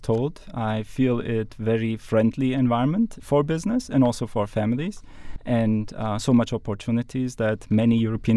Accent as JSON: {"language": "English", "country": "Germany", "tie": "born or raised there", "also_born_or_lived": "Italy / Turkey", "moved": "yes", "said": "I was born and raised in Germany, actually, but I have been before in Italy."}